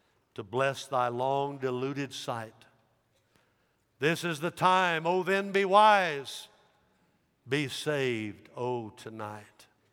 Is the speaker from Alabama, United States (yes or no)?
no; Dyersburg, Tennessee, United States; When I was a little boy growing up in Dyersburg, we used to sing this song.